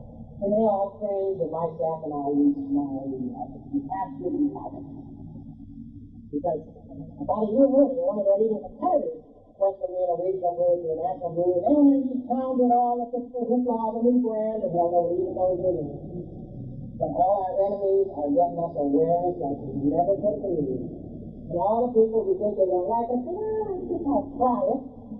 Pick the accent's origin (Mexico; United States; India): United States; New England; I come from New England, remember, and we're proof of that.